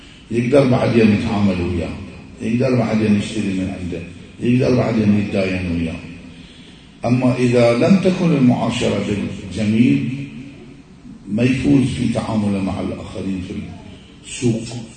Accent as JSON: {"language": "Arabic", "country": "Iraq", "said": "مثل ما يقولون عندنا بالعراق تنطي من نفسك"}